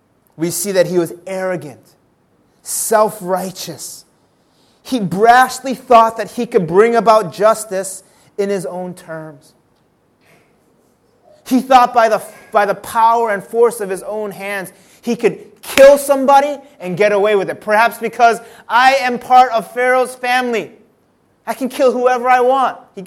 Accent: United States; I grew up where I struggled with my identity because I look Asian, but I grew up in the United States in a neighborhood where there were no other Asians.

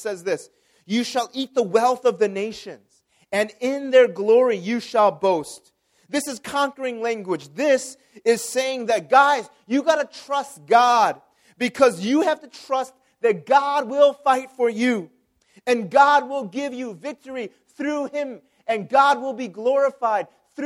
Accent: Chicago, Illinois, United States; And I grew up watching my hometown team, the Chicago Cubs.

